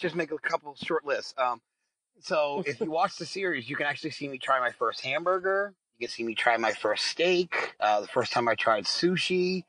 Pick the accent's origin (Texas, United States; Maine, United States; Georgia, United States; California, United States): Maine, United States; I'm a comedian from Maine